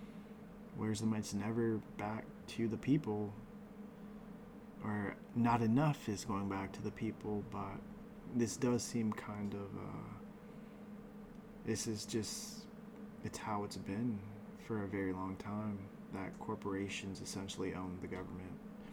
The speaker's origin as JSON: {"language": "English", "country": "Canada", "said": "Sorry saying you guys, because I'm from Canada, so I refer to Americans as you guys."}